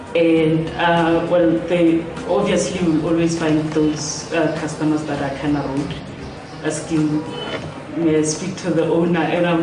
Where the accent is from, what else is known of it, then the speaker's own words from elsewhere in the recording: Limpopo, South Africa; Well, I was born and raised in Limpopo.